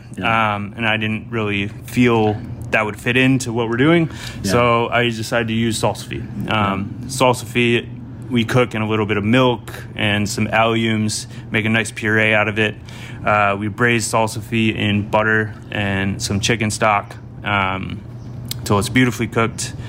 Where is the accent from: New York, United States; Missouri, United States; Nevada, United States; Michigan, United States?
New York, United States; Jamestown; So I am from Jamestown, New York, which is about an hour south of Buffalo, New York. So I grew up eating a whole lot of buffalo chicken.